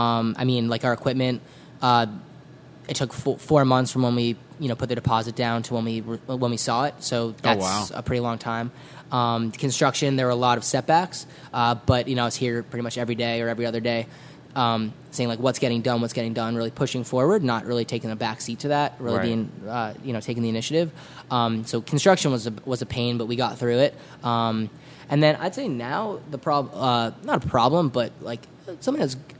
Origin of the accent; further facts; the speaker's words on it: New Jersey, United States; northern New Jersey craft beer, which is where I'm from. I'm from Bergen County.